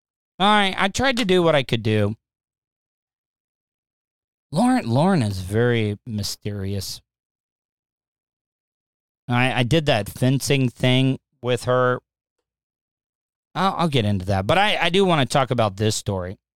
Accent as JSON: {"language": "English", "region": "Florida", "country": "United States", "tie": "born or raised there", "said": "but me being born and raised in Volusia County, in Florida, I know how important the bikers are."}